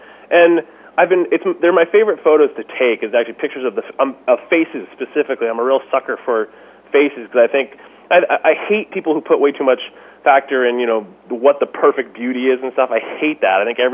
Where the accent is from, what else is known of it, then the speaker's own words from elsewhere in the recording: New England, United States; also born or lived in Washington, D.C.; I grew up in New England. I'm a lifelong New Englander, except when I moved to D.C. for a few years.